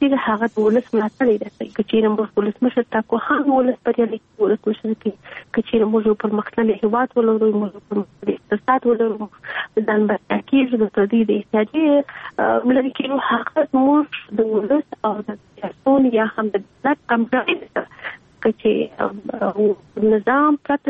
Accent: Kandahar, Afghanistan; زه خپل د کندهار یم

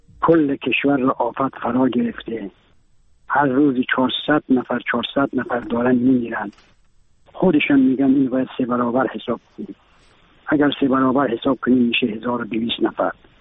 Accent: Iran; یک ایرانیم

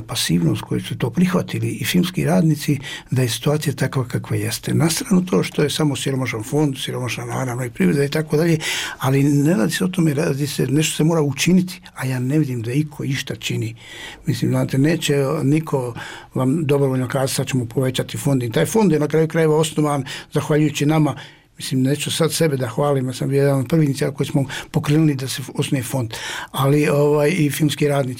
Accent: Sarajevo, Federation of Bosnia and Herzegovina, Bosnia & Herzegovina; born there; ja sam rođen u Sarajevu, živim toliko godina u Sarajevu

